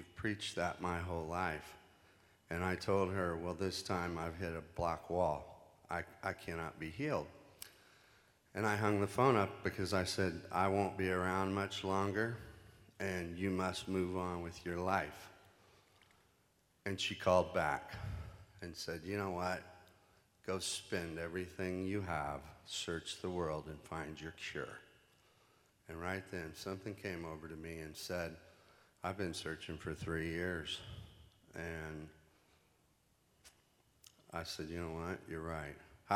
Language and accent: English; Jacksonville, Florida, United States; now in Burbank, United States; I'm from Jacksonville, Florida. I also live in Burbank, California.